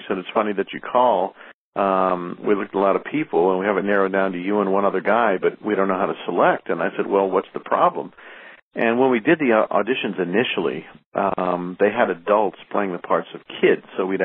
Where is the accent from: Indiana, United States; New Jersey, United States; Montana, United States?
Indiana, United States; Indianapolis; a friend of mine, Dave Garrison, who was a ventriloquist who I grew up with in Indianapolis